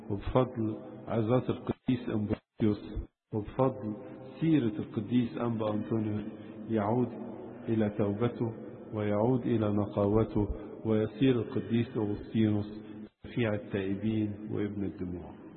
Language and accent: Arabic; Egypt; لينا كمصريين مش كمسيحيين، كمصريين